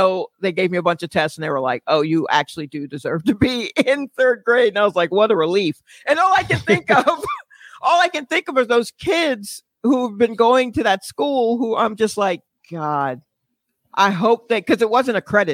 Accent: Brooklyn, New York, United States; now in Atlanta, United States; Well, I'm from Brooklyn and then I moved to Atlanta. I'm just a regular garden variety African-American.

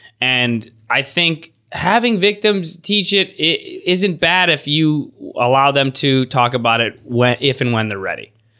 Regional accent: Buffalo, New York, United States; At one point, I mentioned I'm from Buffalo, and he goes, I was just in Buffalo.

